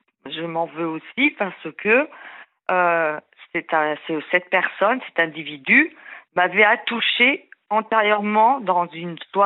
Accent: Normandy, France; also born or lived in Haute-Savoie; now in Loire-Atlantique, France; si je suis en Loire-Atlantique, je ne connaissais pas la Loire-Atlantique, c'est que je suis de native de Normandie.

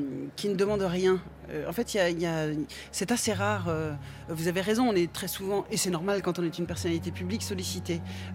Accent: France; En plus, on est français et on a ça dans les tripes.

